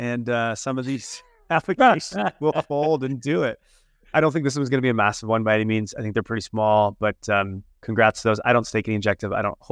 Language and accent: English; Canada; I'm Canadian, so I can't use Binance.